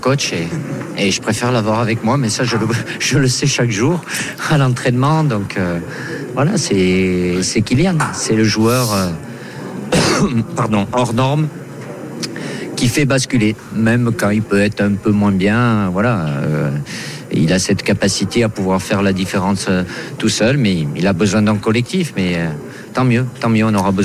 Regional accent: France; Je suis pas objectif parce que je suis français

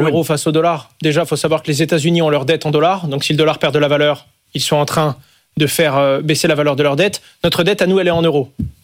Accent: France; C'est pas normal, je suis français.

